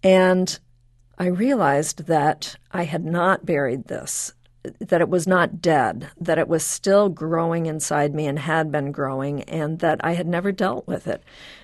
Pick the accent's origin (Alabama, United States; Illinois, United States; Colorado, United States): Illinois, United States; Evanston; Well, I grew up in Evanston, Illinois, in a suburb that really worked for an integrated community.